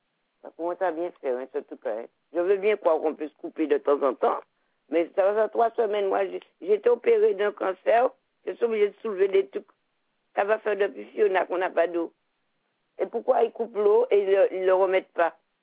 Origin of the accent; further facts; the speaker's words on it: Guadeloupe; moi je suis Guadeloupéenne, entièrement Guadeloupéenne. J'ai une carte d'identité Guadeloupéenne, tout mité.